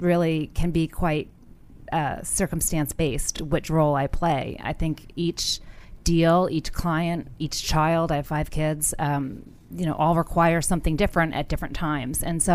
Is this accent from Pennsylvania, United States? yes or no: no; Poughkeepsie, New York, United States; I'm from Poughkeepsie, New York.